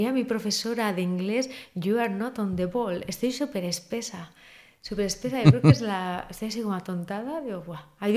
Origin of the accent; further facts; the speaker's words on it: Bermeo, Basque Country, Spain; Que soy de Bermeo, Pedro.